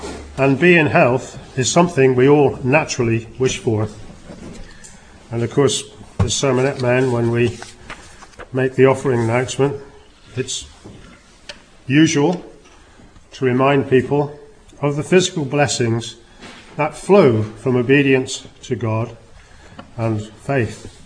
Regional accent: South West England, United Kingdom; I'm not Jewish. I'm Cornish. We're much more careful with money than Jews.

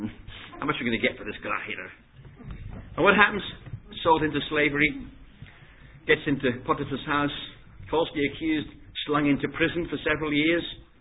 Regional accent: Scotland, United Kingdom

